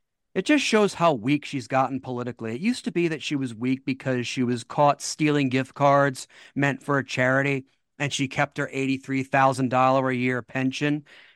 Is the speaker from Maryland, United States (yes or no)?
yes; Baltimore, Maryland, United States; In my hometown of Baltimore, the new year was celebrated with thousands of pounds of fireworks and explosives to say goodbye to 2023.